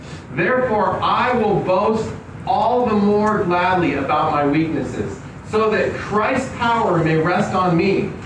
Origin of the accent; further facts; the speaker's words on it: California, United States; we're from California, so we have deserts out there, and we can see a lot of cactus.